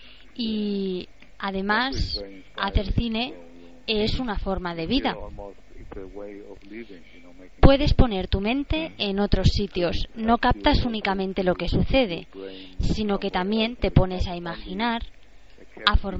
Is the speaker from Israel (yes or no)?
yes; Israel; Yo estaba muy interesado en Israel, en mi país.